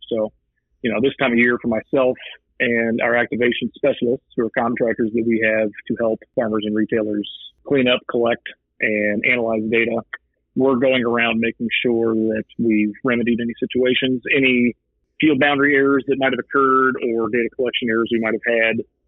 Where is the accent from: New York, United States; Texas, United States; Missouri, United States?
Missouri, United States; I come from East Central Missouri originally.